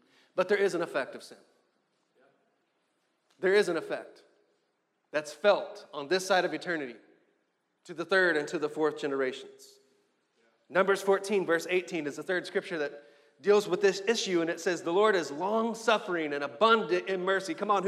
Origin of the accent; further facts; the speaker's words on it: Amarillo, Texas, United States; also born or lived in Abilene, United States / Brownsville, United States; I grew up in Amarillo, Texas, in the Texas Panhandle. And then from there, I moved to Abilene, Texas, and West Central Texas, where I met my beautiful wife